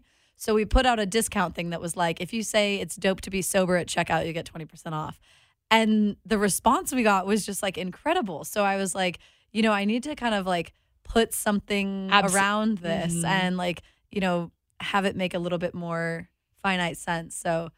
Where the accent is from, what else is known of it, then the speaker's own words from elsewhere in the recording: San Francisco, California, United States; In San Francisco. Yeah, okay. Going back to San Francisco.